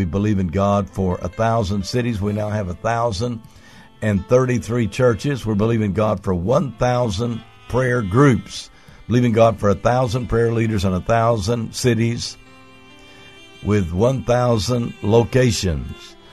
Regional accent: Comanche, United States; Dr. Larry Martin and I were going to the church that we grew up in Comanche

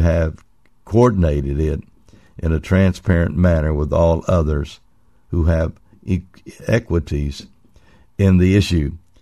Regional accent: Oklahoma, United States; Many times I've driven by there because I was raised in Oklahoma.

